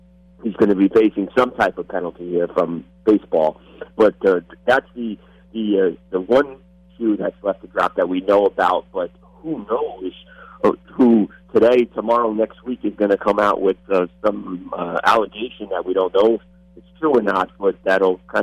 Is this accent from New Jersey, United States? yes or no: yes; New Jersey, United States; now in Los Angeles, United States; Yeah, I live in L.A., obviously, and I'm a Yankees fan. I'm from New Jersey. I'm from the East Coast.